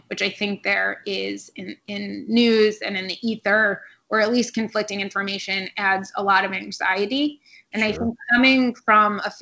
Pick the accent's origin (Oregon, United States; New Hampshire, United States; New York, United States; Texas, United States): New York, United States; my parents still have the house I grew up in outside of New York.